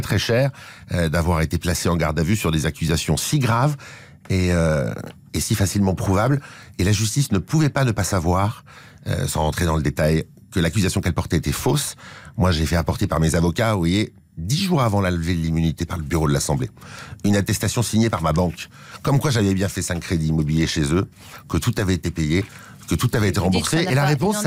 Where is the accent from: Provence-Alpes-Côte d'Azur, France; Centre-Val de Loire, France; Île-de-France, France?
Île-de-France, France; je suis des Hauts-de-Seine